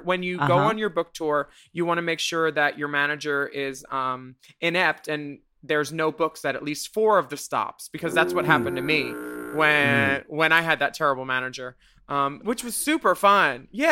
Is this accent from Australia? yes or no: yes; Australia; We're Australian.